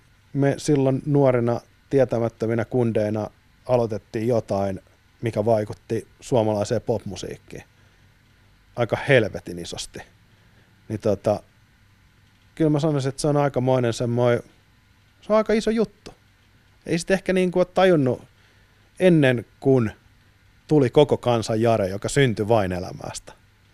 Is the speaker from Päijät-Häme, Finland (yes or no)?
yes; Lahti, Päijät-Häme, Finland; Mä oon itse Ahtialasta